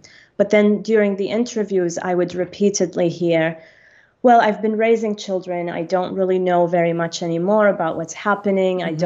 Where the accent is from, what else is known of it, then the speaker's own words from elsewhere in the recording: Kuwait; now in United Arab Emirates; I'm a UAE national. I was born in Kuwait. My mother is Kuwaiti, so I spent about half of my childhood in Kuwait and half of it here in the UAE. And then I left to the US for college and then graduate school and taught there for a while.